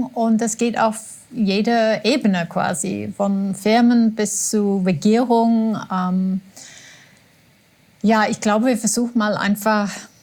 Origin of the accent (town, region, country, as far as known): England, United Kingdom; German is a second language